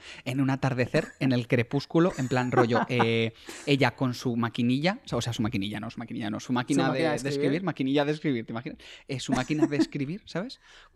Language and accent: Spanish; Basque Country, Spain; now in Cantabria, Spain; tengo 29 años y soy un vasco adoptado por Cantabria